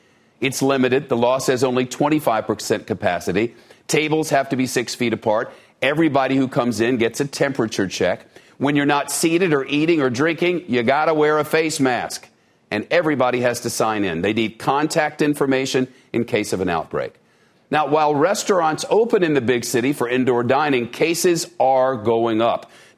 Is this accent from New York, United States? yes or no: yes; New York City, New York, United States; as a New Yorker and a downtowner